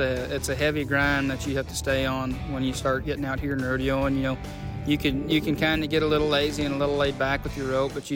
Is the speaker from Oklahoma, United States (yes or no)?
yes; Oklahoma, United States; also born or lived in North Dakota / California; I grew up in Oklahoma. I was born in North Dakota and raised until I was about 2 years old in North Dakota, and then we went to California for a little bit, and then we made home in Oklahoma.